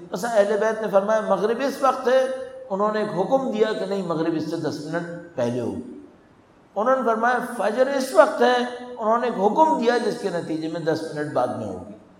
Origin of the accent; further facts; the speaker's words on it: Pakistan; اب ہمیں پاکستانی ہونے کے ناطے، اس ماحول میں رہنے والا ہونے کے ناطے